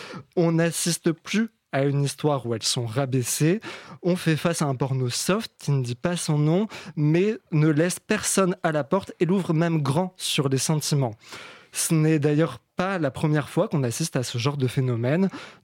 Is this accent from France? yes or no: yes; France; accent: French; je préfère qu'on critique mon accent français